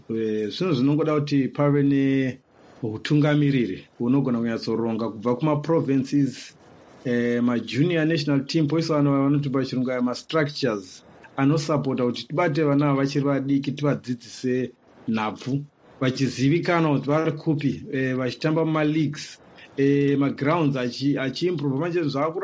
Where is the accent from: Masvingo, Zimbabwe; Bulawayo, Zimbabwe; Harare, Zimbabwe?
Bulawayo, Zimbabwe; Mpopoma; When I grew up in Mpopoma, the then government were allocating monies to improve community.